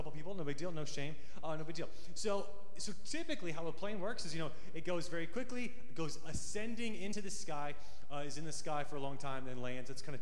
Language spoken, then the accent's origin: English; Atlanta, Georgia, United States; I'm from Atlanta, Georgia.